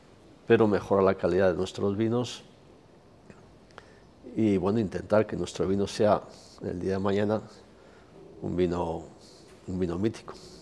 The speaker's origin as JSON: {"language": "Spanish", "town": "Cantimpalos", "region": "Castile and León", "country": "Spain", "tie": "born there", "said": "Yo nací en Cantimpalos, en un pueblecito de Segovia, que se dedica a todo el pueblo al mundo del embutido. Y mi familia tenía una gran empresa de embutidos."}